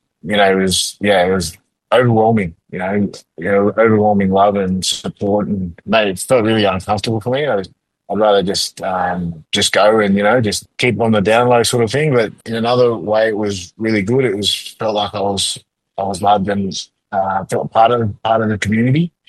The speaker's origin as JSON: {"language": "English", "region": "Western Highlands", "country": "Papua New Guinea", "said": "Yep, I'm from the Western Highland province. I'm actually mixed."}